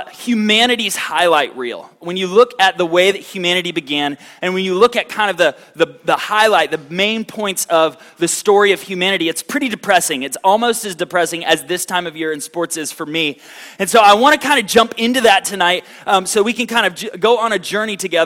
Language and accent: English; Florida, United States; I'm from Florida. I've never even seen ice, let alone skated around on it and tried to hit a puck.